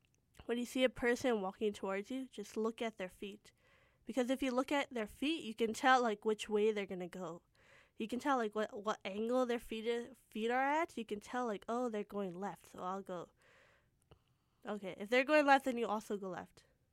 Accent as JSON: {"language": "English", "town": "Surrey", "region": "British Columbia", "country": "Canada", "tie": "born or raised there", "said": "Guildford Mall back in my hometown, Surrey. But not really in that part of Surrey. It's in the Guildford area."}